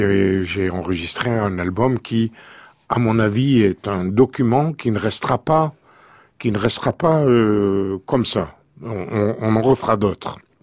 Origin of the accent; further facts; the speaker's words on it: Constantine, Constantine Province, Algeria; now in France; peut-être que je retournerai un jour chez moi à Constantine.